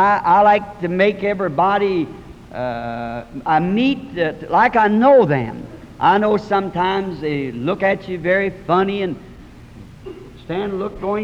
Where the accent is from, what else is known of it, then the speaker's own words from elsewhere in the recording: the South, United States; born there; and I'm a Southerner by birth, and I just like to speak to people wherever I see them.